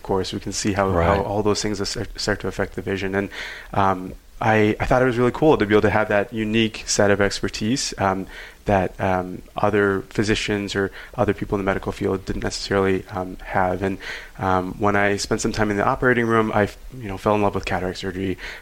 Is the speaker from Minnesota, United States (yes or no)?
yes; Minnesota, United States; Yeah, so I'm from Minnesota originally.